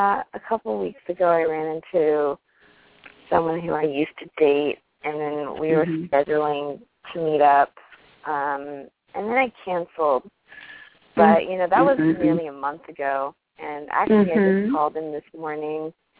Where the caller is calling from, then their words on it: New York, United States; I'm calling in from New York.